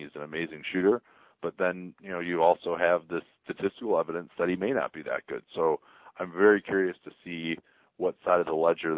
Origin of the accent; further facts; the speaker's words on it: Chicago, Illinois, United States; myself very annoyed if the closing lineup is Gasol and Noah instead of Gibson and Noah as time goes on as a Chicagoan.